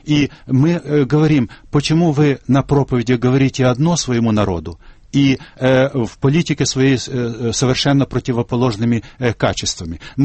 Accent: Ukraine; first language Ukrainian; Russian is a second language; Я извиняюсь, что я немножко с украинизмом говорю, потому что это мой родной язык, и я им обычно пользуюсь. Но я не забыл еще русский.

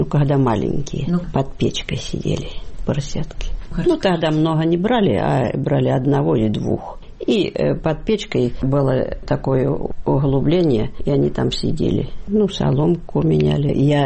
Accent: Milenino, Kursk Oblast, Russia; born there

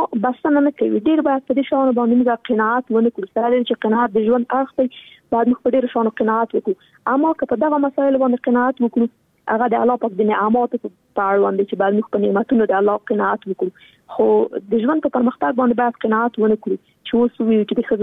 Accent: Afghanistan; نن ورځ موږ څومره کلونه کېږي چې په افغانستان کې جګړه روانه ده. زه خو شخصا په جګړه کې پیدا شوی یم، دا په جګړه کې رالویا شولم

